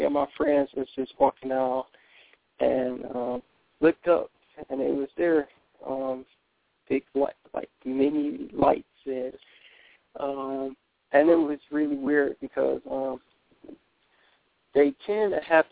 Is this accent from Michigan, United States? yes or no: yes; Detroit, Michigan, United States; I'm from Detroit.